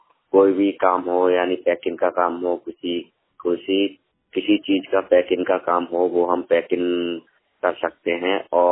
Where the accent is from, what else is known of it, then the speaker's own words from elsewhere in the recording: Sahaswan, Uttar Pradesh, India; मैं जैसे कि जिला बदायूं से हूँ। मेरा शहर गांव शहरसवान है